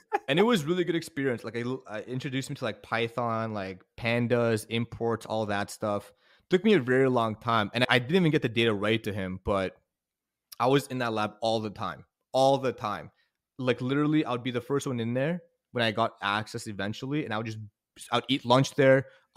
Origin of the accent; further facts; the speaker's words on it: Canada; So I have a visa, but my visa, because I'm Canadian, my visa is super easy.